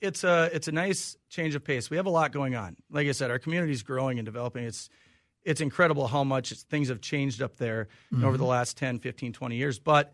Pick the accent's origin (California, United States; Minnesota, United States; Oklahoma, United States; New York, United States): Minnesota, United States; Olivia; I actually grew up in a small town of Olivia, Minnesota, about an hour and a half west of the Twin Cities here.